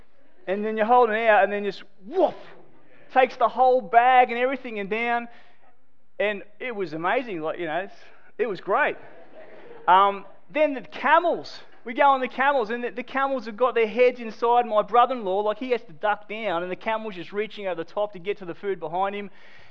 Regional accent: Queensland, Australia; also born or lived in New South Wales; Reckon I'm a Queenslander, so I live in New South Wales. I'm a missionary in New South Wales, sent down from Queensland.

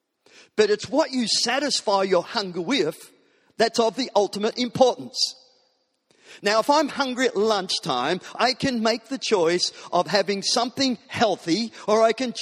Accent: New South Wales, Australia; I'm a Christian and I'm from New South Wales.

